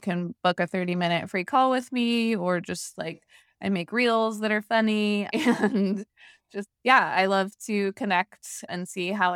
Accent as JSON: {"language": "English", "region": "California", "country": "United States", "said": "I'm from Northern California, like Humboldt County, really far in the woods."}